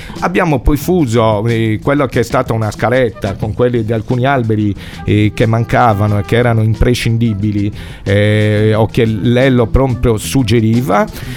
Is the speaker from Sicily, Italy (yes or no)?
no; Sardinia, Italy; Se da buon sardo sei di parola